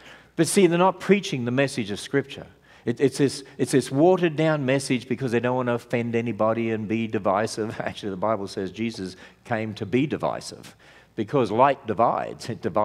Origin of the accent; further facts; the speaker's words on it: Australia; moved away as an adult; also born or lived in California; now in United States; I and my wife first came over from Australia, you probably recognize I have a deep southern accent. But we came over from Australia 27 years ago, and we lived in California, actually.